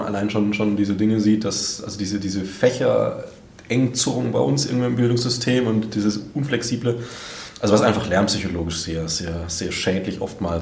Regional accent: Bavaria, Germany; Also stolz bin ich da als Bayer auch nicht drauf.

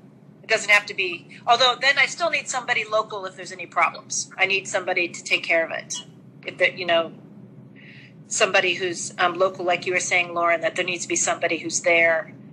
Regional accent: United States; moved away as an adult; I'm from the States, and we've been here for about 3 or 4 years.

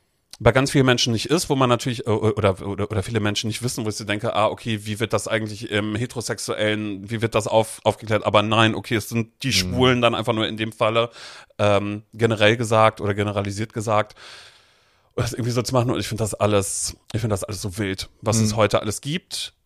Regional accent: Brudersdorf, Germany; ich bin in Brudersdorf groß geworden, kleines Dorf

